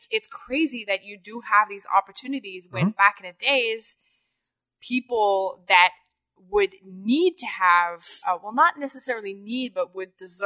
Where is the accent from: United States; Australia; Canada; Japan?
Canada; I'm actually grateful that I'm Canadian.